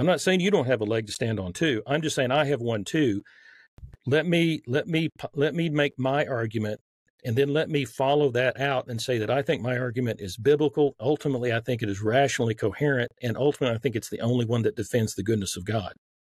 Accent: the South, United States; accent: Southern; if I put on my Southern accent, which is on a little bit right now

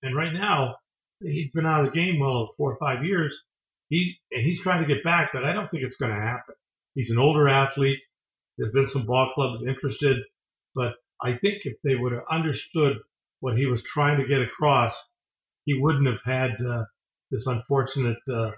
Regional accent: Chatham, Ontario, Canada; Small community, Chatham, Ontario, about 24,000 people, blue-collar farm area. I grew up with Dutch, German, Italian, Jewish, Japanese, and myself, my family. There were like, I think, 30 to 40 black families

